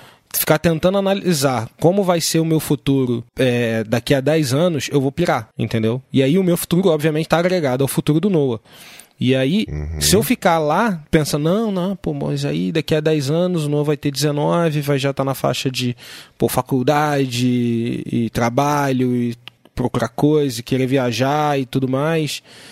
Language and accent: Portuguese; Rio de Janeiro, Brazil; como carioca